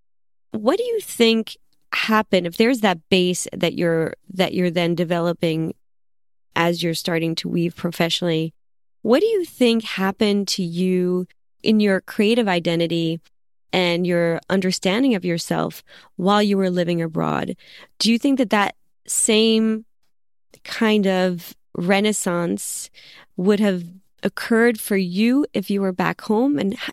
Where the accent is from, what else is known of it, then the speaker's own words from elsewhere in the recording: Brooklyn, New York, United States; I'm from Brooklyn, so I'm kind of calling up images that are familiar to me.